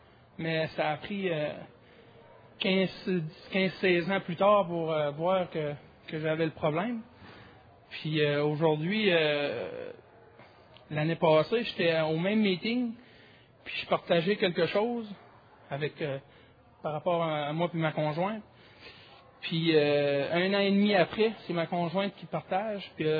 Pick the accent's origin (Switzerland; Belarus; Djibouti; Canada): Canada; Quebec; j'ai un commerce chez nous, en Gaspésie.